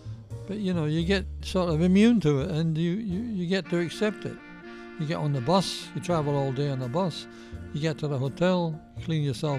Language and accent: English; Scotland, United Kingdom; I was born in Scotland, you know, grew up. There was no sign of music anywhere, apart from 17th century Scottish music.